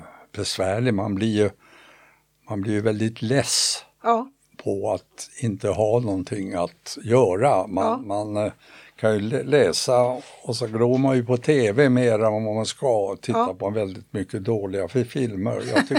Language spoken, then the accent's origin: Swedish; Stockholm, Stockholm County, Sweden; jag föddes i Stockholm. Men bodde 3 år i Hagalund.